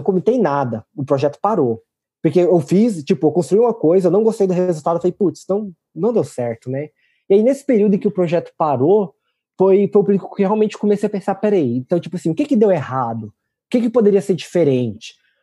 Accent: Goiás, Brazil; moved away; sou brasileiro, eu cresci em Goiás, esse conceito de divertir na neve, divertir no frio, ele não dá certo comigo, não.

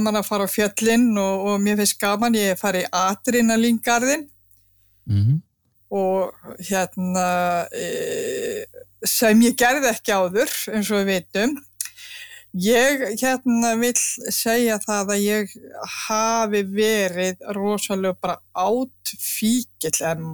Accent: Patreksfjörður, Westfjords, Iceland; Ég myndi segja ég hérna ólst upp á Patreksfirði

